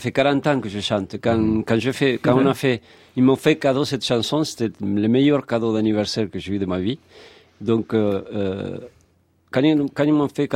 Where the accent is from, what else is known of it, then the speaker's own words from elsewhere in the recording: France; Donc je suis français